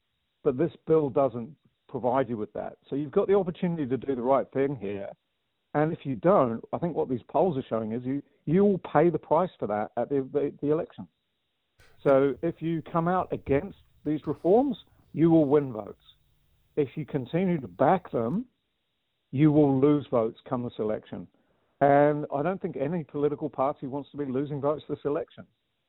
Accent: New Zealand; born or raised there; also born or lived in England

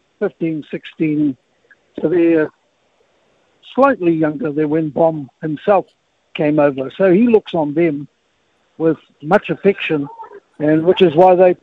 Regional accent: New Zealand; when we come away from Aotearoa, New Zealand, that we have a good talk

